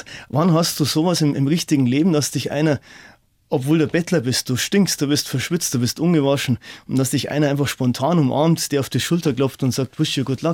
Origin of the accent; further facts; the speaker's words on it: Dachau, Bavaria, Germany; ich komme aus Dachau